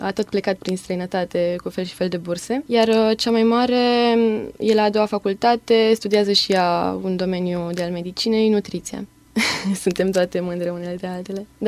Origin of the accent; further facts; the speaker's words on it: Brașov, Brașov County, Romania; Vin din Brașov. Am absolvit Colegiul Național Andrei Șaguna, profil matematică-informatică.